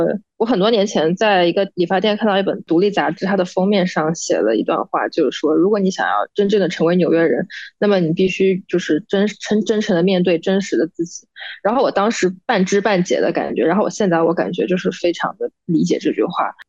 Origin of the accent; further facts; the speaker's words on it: Jiangnan, China; now in New York, United States; 我是江南人士，我们那边就是很潮湿，然后很阴冷